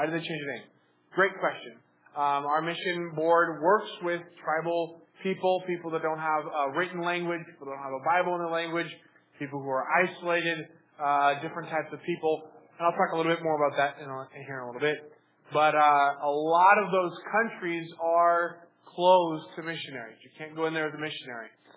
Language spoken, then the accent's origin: English; Scottsbluff, Nebraska, United States; Me, growing up in Scottsbluff, Nebraska, I'm used to like the Platte River, and that's what I'm used to.